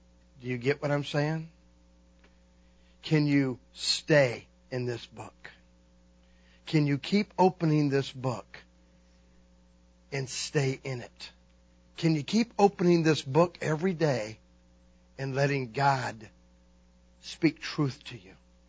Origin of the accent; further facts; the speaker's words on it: Florida, United States; I told you I grew up in Florida, and down there they have roaches. Y'all call them palmetto bugs. Down there we call them roaches.